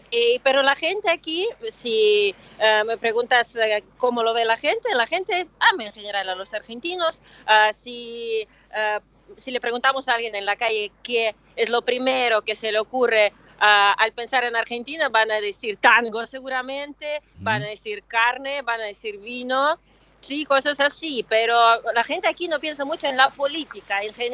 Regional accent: Russia; Spanish is a second language; rusos, que somos muy serios, que somos mucho más introvertidos

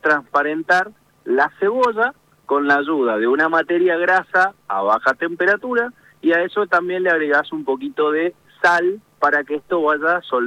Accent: Mendoza, Argentina; yo te invito, como mendocino, a que trabajes con un rico aceite de oliva

